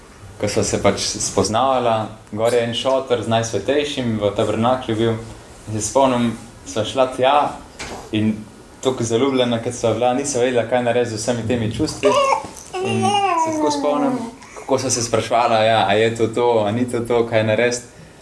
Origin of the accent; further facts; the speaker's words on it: Upper Carniola, Slovenia; now in Ljubljana, Slovenia; Jaz sem star 23 let, prihajamo z Ljubljana Polje, z tistega konca, da reč sem pa Gorenc, zdaj smo preseljeni v Ljubljano.